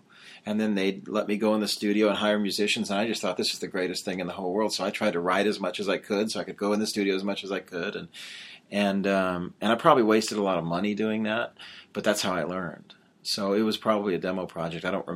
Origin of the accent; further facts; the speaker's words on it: Los Angeles, California, United States; moved away as an adult; also born or lived in New Mexico / Texas; now in Nashville, United States; I was born in Los Angeles, raised there, and in New Mexico, a little bit in Texas, and then I went to college back in L.A., and I moved here when I was 25.